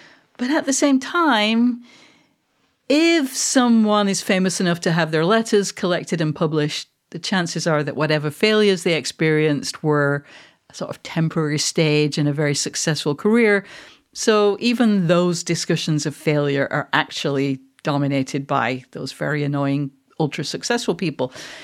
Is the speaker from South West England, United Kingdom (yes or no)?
no; Manchester, North West England, United Kingdom; accent: mid-Atlantic; I'm actually, just to be clear, for anyone who doesn't know, I am a Mancunian. I am not a Scot.